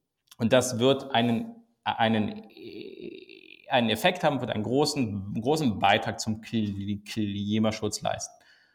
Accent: Rhineland, Germany; ich komme aus dem Rheinland

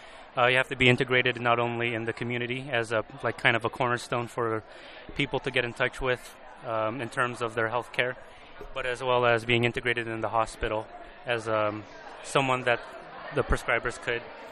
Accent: Las Vegas, Nevada, United States; also born or lived in Guam; I was born in Guam, but I've been raised here in Vegas, and I'm a P3 student.

